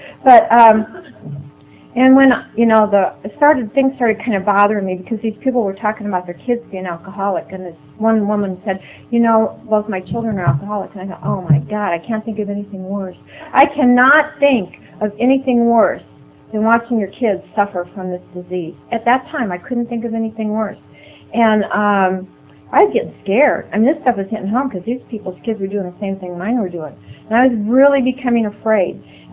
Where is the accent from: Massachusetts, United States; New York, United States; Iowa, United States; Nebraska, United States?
Nebraska, United States; Omaha; I'm from South Omaha. I'm Catholic. I'm Irish.